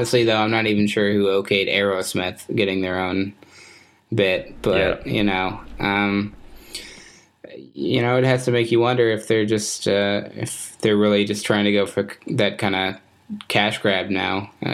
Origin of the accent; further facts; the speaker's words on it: Tucson, Arizona, United States; Running with Scissors is headquartered just outside my hometown of Tucson, Arizona.